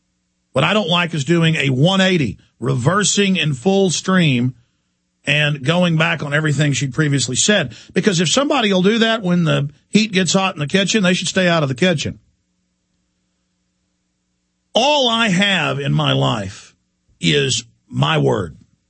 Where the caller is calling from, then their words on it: Austin, Texas, United States; I come to you from Austin, Texas.